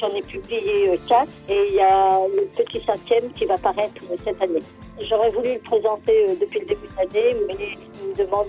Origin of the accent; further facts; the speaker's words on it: Normandy, France; born there; Alors d'abord, je suis née en Seine-Maritime et j'habite en Île-de-France.